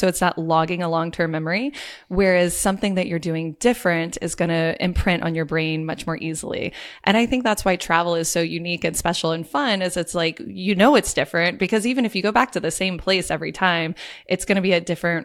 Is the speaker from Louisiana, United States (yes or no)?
yes; New Orleans, Louisiana, United States; But that's what growing up in New Orleans does for you, right?